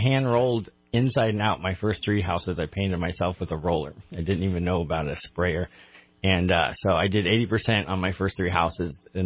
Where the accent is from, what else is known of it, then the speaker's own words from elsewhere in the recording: Redding, California, United States; we've hit 100 flips in Shasta County. And it was really important to do it all here because this is my hometown, and I want to make streets in Redding better.